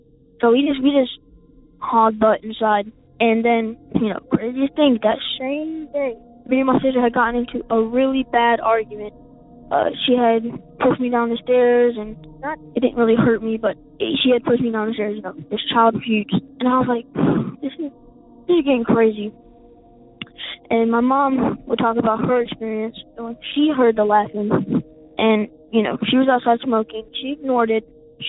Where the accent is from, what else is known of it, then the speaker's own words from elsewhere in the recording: South Carolina, United States; Sounds like a goofy name, but I'm from South Carolina, and we live in a very small town